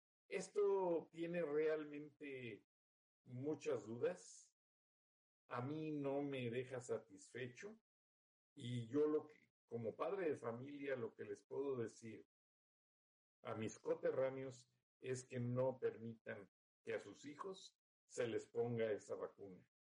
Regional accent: Mexico; los mexicanos nos quejamos, pero nos dejamos.

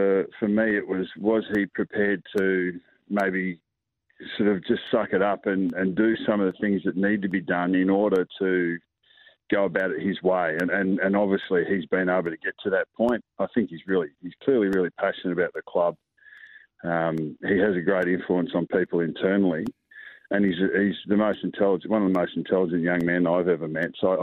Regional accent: South Australia, Australia; born there; also born or lived in Northern Territory / Victoria; So I was born in South Australia. So I've always got a hail from South Australia. I've been a territory boy, but yeah, I've been in Victoria for 30 years. So whatever that is, I'm an Aussie.

